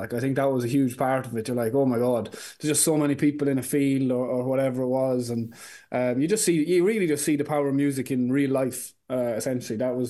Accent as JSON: {"language": "English", "country": "Ireland", "said": "it's always like the dream as an Irish artist"}